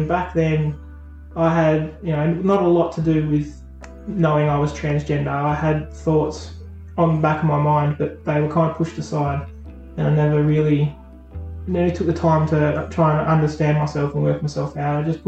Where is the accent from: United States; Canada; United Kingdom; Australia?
Australia; Burnie, Tasmania; also born or lived in Wynyard; I grew up in Burnie. I lived in Burnie. I moved out to Wynyard around when I was about 12, 13 when I moved to Wynyard, and then back to Burnie again.